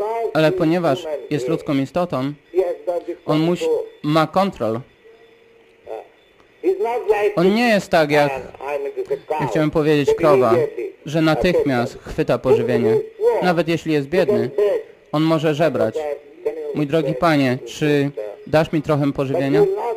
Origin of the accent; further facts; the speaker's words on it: India; Polish is a second language; U nas w Indiach pożywienie, chciałem powiedzieć, ci sprzedawcy, oni wspaniale dekorują na ulicach, aby sprzedać to.